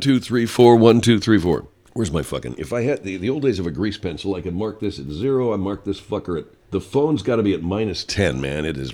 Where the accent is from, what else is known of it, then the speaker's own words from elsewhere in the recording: Baltimore, Maryland, United States; I know I swallow my L's. I come from Baltimore, Maryland.